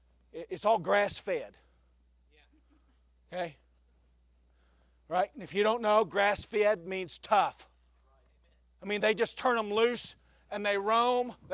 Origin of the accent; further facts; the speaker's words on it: Oklahoma, United States; So I got the bright idea. I'm from Oklahoma. Let's raise our own beef.